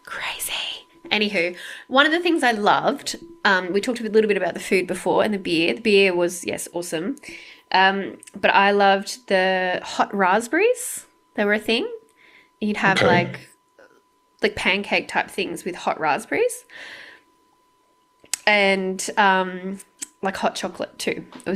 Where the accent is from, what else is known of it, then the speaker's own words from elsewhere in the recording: Sydney, New South Wales, Australia; you were visiting Sydney and I'm from Sydney.